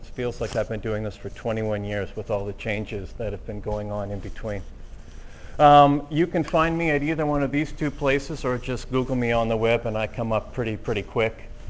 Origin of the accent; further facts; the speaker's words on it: Canada; Hi, I'm from Canada